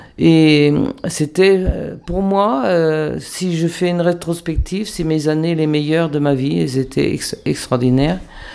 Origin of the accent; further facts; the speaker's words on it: France; moved away as an adult; now in Colombia; moi je suis partie de France en février 1972, donc il y a 46 ans et plus.